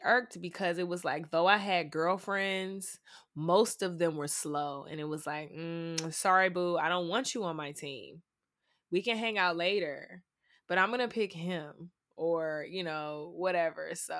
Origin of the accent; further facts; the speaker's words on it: Atlanta, Georgia, United States; Well, I'm from Atlanta.